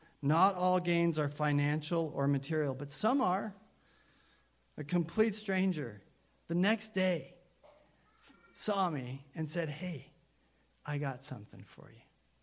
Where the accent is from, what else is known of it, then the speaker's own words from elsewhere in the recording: Idaho, United States; also born or lived in Tucson, Arizona; somewhere in Idaho, where you realize, I think I passed something just now. I think it was a town. We moved from Tucson, Arizona